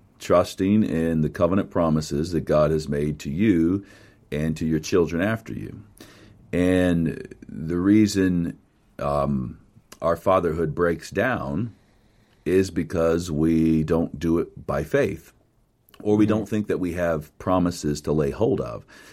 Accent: the South, United States; I mean, growing up in the South, I went to the last Billy Graham crusade in Tampa Bay, Florida.

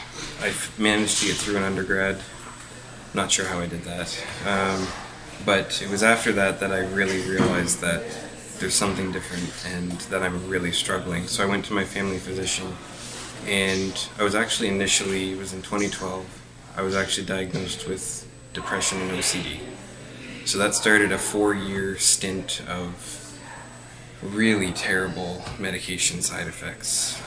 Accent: New Brunswick, Canada; Reached out to my family physician, to mental health. I'm from New Brunswick.

